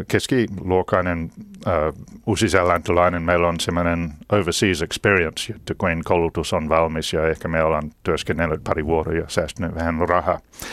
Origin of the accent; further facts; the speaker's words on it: Auckland, New Zealand; Finnish is a second language; now in Finland; Mä kasvoin Aucklandissa ja kyllä olen matkustanut paljon ja löysin suomea lopuksi.